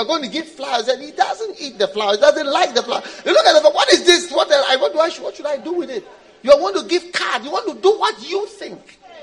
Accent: Switzerland; I know chocolate because I'm from Switzerland. That's where you have chocolate.

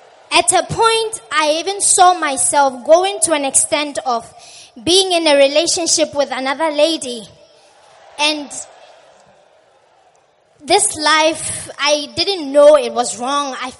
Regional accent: Botswana; I come from Botswana.

